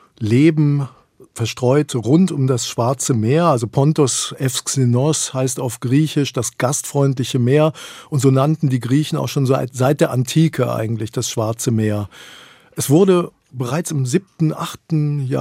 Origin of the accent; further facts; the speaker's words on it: West Germany, Germany; Ich bin in Westdeutschland aufgewachsen. Mein Vater ist Deutscher, meine Mutter ist Griechin.